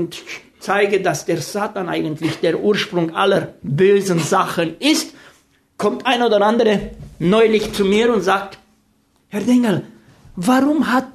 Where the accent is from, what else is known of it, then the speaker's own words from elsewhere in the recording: Romania; first language Romanian; German is a second language; moved away; Und ich bin Rumäne, meine Frau ist eine Deutsche. Und ich wollte, als ich geheiratet habe, habe ich gesagt, ich muss Sächsisch und Deutsch lernen. Und so habe ich mit meinen Kindern nicht Rumänisch gesprochen.